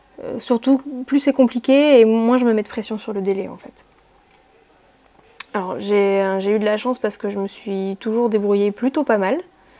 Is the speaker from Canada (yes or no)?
no; Nouvelle-Aquitaine, France; now in Bayonne, France; Je vis à Bayonne et je suis originaire des Landes, d'où ce petit accent qui m'échappe parfois.